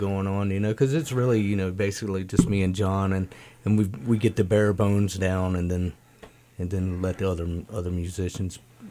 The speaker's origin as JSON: {"language": "English", "town": "Port Norfolk", "region": "Virginia", "country": "United States", "lives_now": "California, United States", "said": "I've been in California for about 15 years now. I'm from the East Coast, from Virginia, in this town called Port Norfolk."}